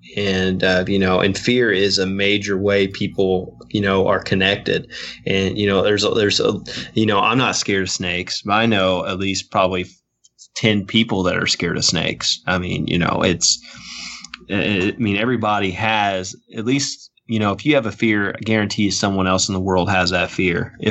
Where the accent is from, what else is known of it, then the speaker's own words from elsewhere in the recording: Sumner, Illinois, United States; People all over the world can see Sumner, Illinois, my hometown.